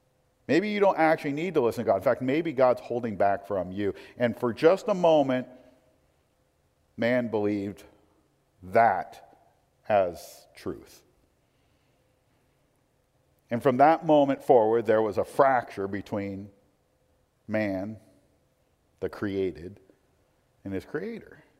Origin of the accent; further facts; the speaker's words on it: Portland, Oregon, United States; well, I'm from Portland, and he goes, why would you move here?